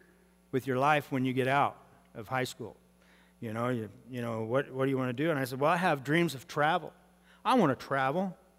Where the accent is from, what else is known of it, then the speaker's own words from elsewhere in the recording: California, United States; moved away as an adult; also born or lived in Montana / Idaho; I grew up in the Mojave Desert, where it's hot, dry, dusty, brown, ugly, dusty, at 50 miles an hour into your face, no fun.